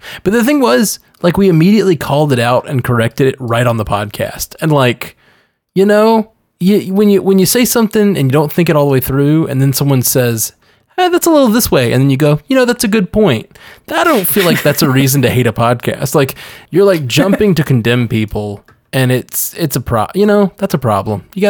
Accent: Alabama, United States; because I'm from Alabama and we're evolved for where we are or whatever. I'm from Alabama and you're in Florida.

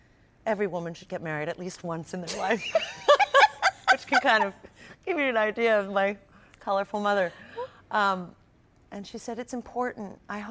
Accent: South East England, United Kingdom; accent: Sussex; Well, I grew up in Sussex, so it's a bit of a different accent. It's not quite London. It's a bit more country, in a way.

